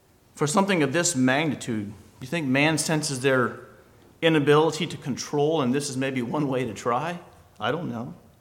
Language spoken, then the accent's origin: English; Indiana, United States; So I moved in from the Midwest. I was born and raised in Indiana.